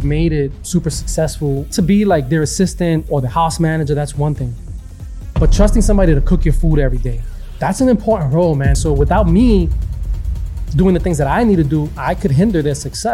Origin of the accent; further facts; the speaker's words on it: New York City, New York, United States; So, you know, born and raised in the Bronx, South Bronx at that, you know.